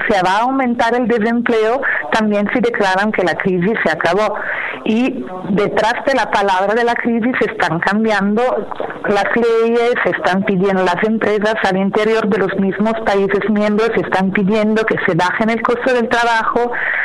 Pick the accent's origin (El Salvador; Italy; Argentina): Italy; Spanish is a second language; Primero tengo que precisar que yo soy italiana.